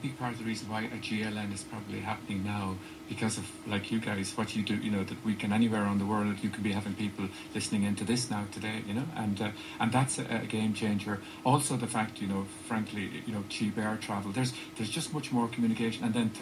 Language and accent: English; Killeady, Munster, Ireland; moved away as an adult; Now, myself, I grew up in Killeady in West Limerick, and I went to school in Munchins